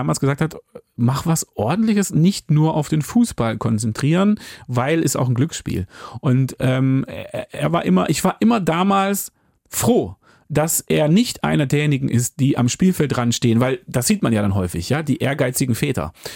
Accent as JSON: {"language": "German", "region": "Hamburg", "country": "Germany", "said": "gerade als Hamburger ist es auch eine relevante Frage"}